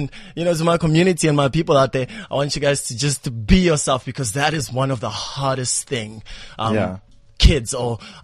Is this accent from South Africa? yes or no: yes; South Africa; also born or lived in Angola; I grew up here in South Africa, fortunately.